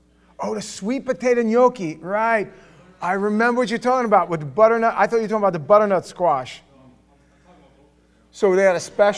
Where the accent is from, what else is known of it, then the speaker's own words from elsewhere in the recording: New York, United States; moved away; At the time, I just came down to Florida. I'm from New York. We don't put money in food.